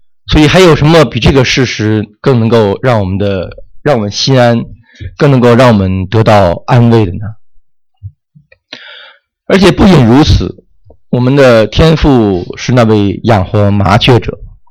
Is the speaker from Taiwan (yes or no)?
no; China; now in United States; 我们在美国有很多人养宠物，我们中国人可能也有一些养宠物